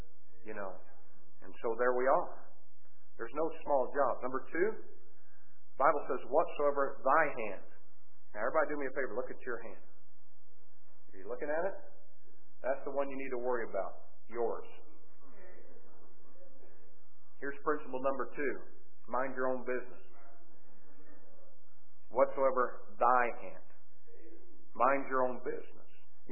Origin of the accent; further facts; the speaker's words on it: Jasonville, Indiana, United States; I said, I'm from Jasonville, Indiana, and I don't want anybody to know where that's at.